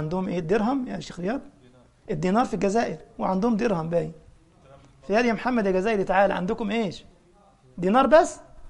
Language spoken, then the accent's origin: Arabic; Egypt; مثلا أنا من مصر، ففي عندنا مثلا عملات